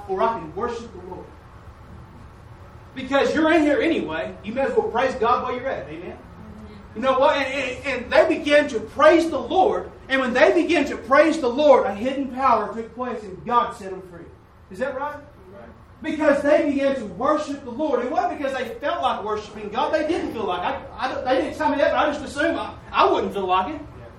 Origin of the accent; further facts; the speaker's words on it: Oklahoma, United States; I'm from Oklahoma.